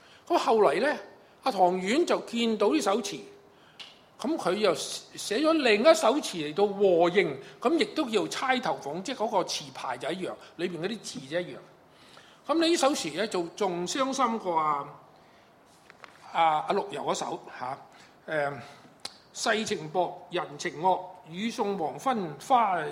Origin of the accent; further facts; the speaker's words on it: China; now in Canada; 我哋中國人著重孝道，又唔見得我哋係特別孝順。我喺加拿大